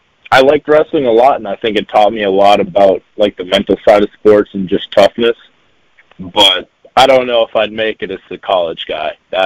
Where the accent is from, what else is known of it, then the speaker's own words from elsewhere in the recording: Woodbury, Minnesota, United States; I'm from Woodbury, so that's only 15 minutes away.